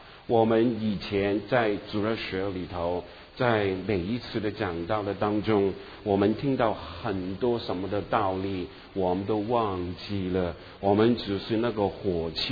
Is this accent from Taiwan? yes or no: no; Guangdong, China; 有一两个人我们广东人说是我们的眼中钉啊，我不知道国语有没有这样讲